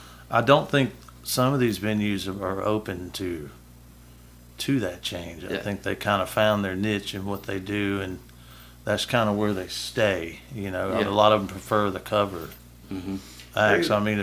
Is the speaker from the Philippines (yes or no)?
no; Starkville, Mississippi, United States; Toshiba is great to have right here in my hometown. You know, my hometown.